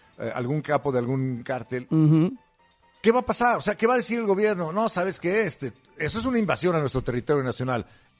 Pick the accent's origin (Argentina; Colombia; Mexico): Mexico; Somos mexicanos.